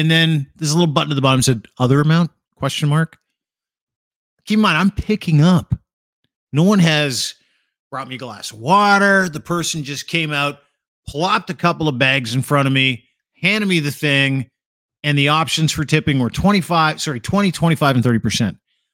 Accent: Markham, Ontario, Canada; I'm from Markham, which is 70% Asian.

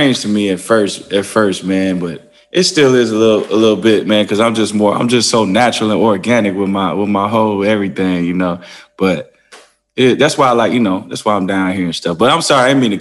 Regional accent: Wisconsin, United States; born there; also born or lived in Wyoming / Arkansas / Atlanta / Memphis; I lived all over the place. Like I was born in Wisconsin, then I moved to Wyoming, then Arkansas, then Atlanta, then Memphis, then Michigan.

